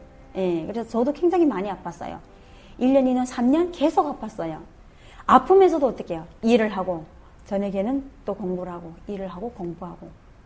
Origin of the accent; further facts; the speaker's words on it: North Korea; now in South Korea; 저 북한에서 왔는데